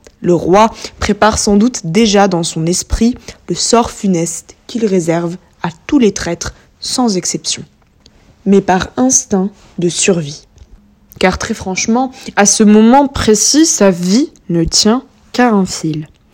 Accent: Morocco; quand on est marocain qui vit au Maroc

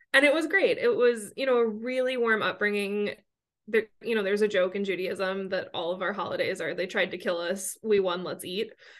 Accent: Chicago, Illinois, United States; I grew up in Chicago. It was, you know, always freezing.

